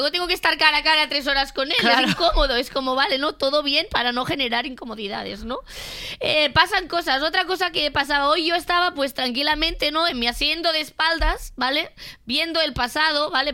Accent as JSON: {"language": "Spanish", "region": "Catalonia", "country": "Spain", "said": "como persona catalana esto me"}